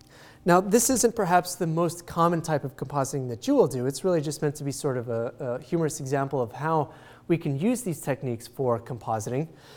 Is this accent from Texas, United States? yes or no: yes; El Paso, Texas, United States; a photo back in my hometown of El Paso